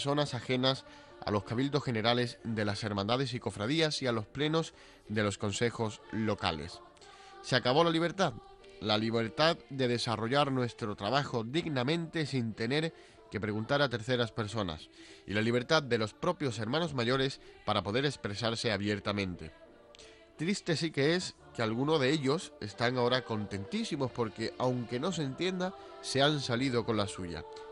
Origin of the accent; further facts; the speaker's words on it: Cádiz, Andalusia, Spain; somos tan gaditanos que seguimos andando como nos gusta, como los cangrejos de la caleta.